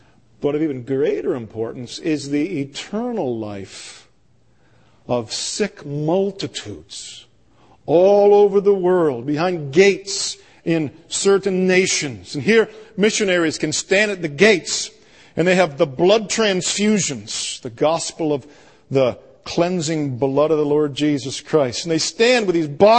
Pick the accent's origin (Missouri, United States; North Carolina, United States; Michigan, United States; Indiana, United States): Michigan, United States; We're from Michigan and we'd like to get in.